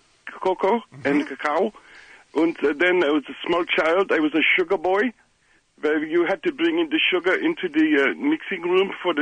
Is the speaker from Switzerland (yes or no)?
yes; Switzerland; I am from Switzerland.